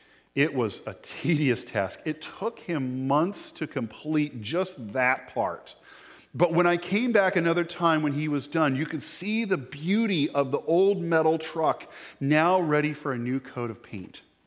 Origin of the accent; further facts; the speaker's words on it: California, United States; I grew up in Northern California during my teen years and early college.